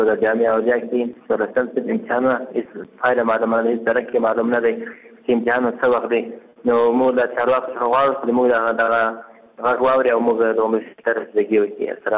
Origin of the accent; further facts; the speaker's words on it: Ghazni, Afghanistan; د غزنی ولایت اوسیدونکی یم